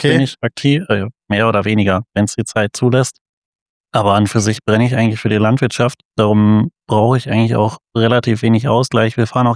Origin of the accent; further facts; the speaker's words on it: North Rhine-Westphalia, Germany; Ich komme aus der Nähe von Bielefeld, zwischen Detmold und Bielefeld in NRW.